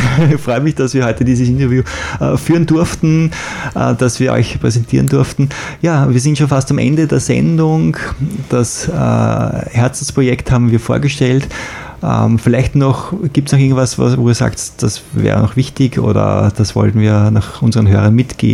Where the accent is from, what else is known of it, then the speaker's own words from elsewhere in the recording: Austria; Ich bin aus Österreich.